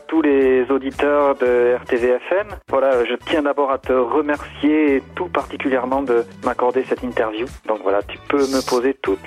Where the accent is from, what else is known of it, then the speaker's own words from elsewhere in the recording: Nouvelle-Aquitaine, France; Ensuite, moi, je viens de la région du Pays Basque, donc pour trouver les disques de funk, c'était vraiment très très compliqué à l'époque.